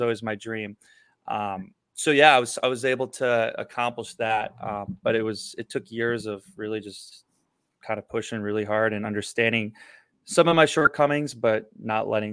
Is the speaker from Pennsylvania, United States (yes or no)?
no; Illinois, United States; So I grew up in Illinois, went to college.